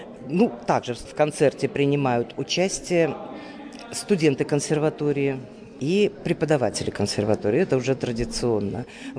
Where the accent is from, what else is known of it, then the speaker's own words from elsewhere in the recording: Samara, Samara Oblast, Russia; В детстве я жила в Самаре